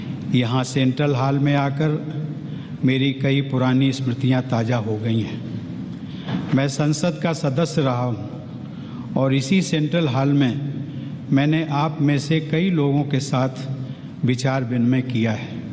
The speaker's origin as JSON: {"language": "Hindi", "country": "India", "tie": "born or raised there", "said": "मैं एक छोटे से गांव में मिट्टी के घर में पला बढ़ा हूँ।"}